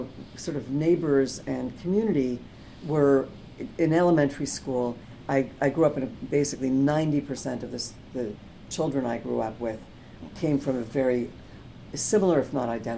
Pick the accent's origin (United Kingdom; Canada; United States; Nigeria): Canada; Montreal, Quebec; I'm originally from Montreal, mm-hmm. and I grew up in a family where my mother's Canadian, my father's a Holocaust survivor, and I grew up in a Holocaust neighborhood